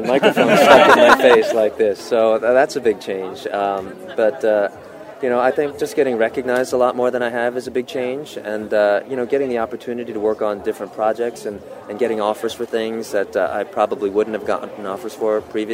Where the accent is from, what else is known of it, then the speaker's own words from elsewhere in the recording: South Korea; accent: southern Korean; English is a second language; now in United States; Some people, especially from my hometown in Korea, have been, you know, really ecstatic about the Korean because not many people speak with a southern accent in Korea